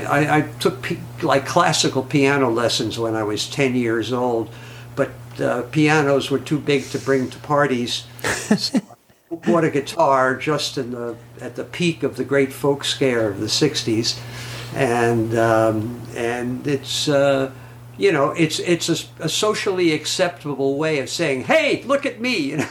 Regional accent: New York City, New York, United States; Grew up in New York City.

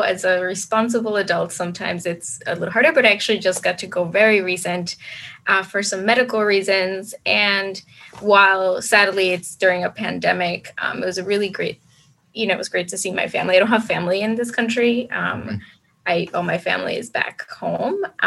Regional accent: Colombia; I grew up there in Colombia with tons of cousins and family.

